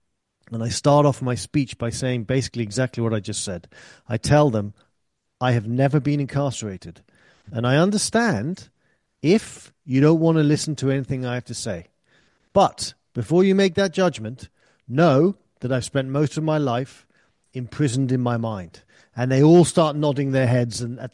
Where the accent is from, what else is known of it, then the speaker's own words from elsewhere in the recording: England, United Kingdom; As you can tell, I grew up in England, and when I was a teenager, 80s and 90s